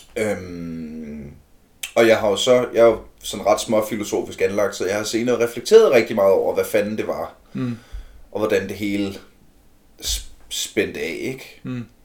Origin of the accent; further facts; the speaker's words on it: Ølstykke, Capital Region of Denmark, Denmark; Jeg kommer jo fra Ølstykke, hvor jeg blev mobbet.